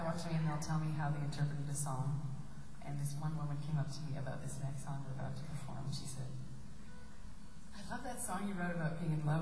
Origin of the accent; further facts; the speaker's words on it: Canada; now in United States; that's how we do it in Canada. Just joking, I'm working on it. I'm an American now